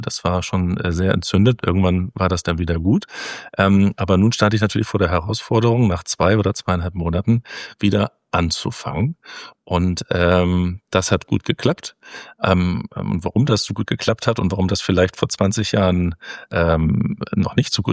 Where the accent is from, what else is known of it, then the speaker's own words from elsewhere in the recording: Hamburg, Germany; ich bin 52 Jahre alt. Ich bin Hamburger, das heißt, ich bin in Hamburg geboren und auch in Hamburg aufgewachsen.